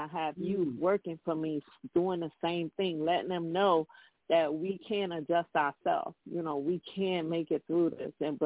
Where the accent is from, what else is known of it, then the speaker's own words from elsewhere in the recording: Chicago, Illinois, United States; I was born and raised in Chicago, Cabrini Green.